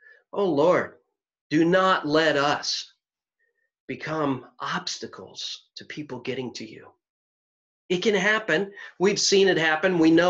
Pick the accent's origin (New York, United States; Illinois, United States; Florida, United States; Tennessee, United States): Illinois, United States; Chicago; We're both from Chicago. We're both from the South Side, and we're both from the Little Village area and Trumbull Street. In fact, we're from the same city block.